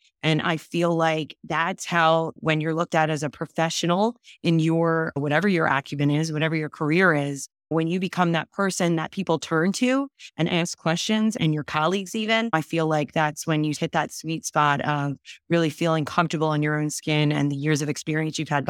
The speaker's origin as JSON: {"language": "English", "region": "New Jersey", "country": "United States", "tie": "born or raised there", "said": "I grew up in South Jersey at the beach, and I was always involved in community events."}